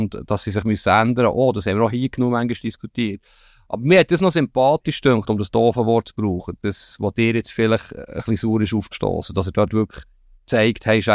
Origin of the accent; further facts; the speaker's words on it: Bern, Switzerland; Darf ich das sagen als Berner?